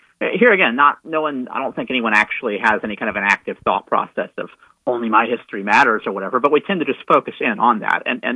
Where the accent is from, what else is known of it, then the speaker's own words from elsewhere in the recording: United States; just as someone who's, you know, as an American, Marcus